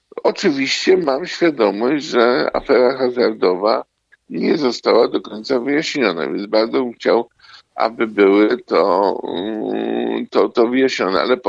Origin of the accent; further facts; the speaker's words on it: Gdańsk, Pomeranian Voivodeship, Poland; born there; now in Warsaw, Poland; chociaż ja urodziłem się w Gdańsku, mieszkamy w Warszawie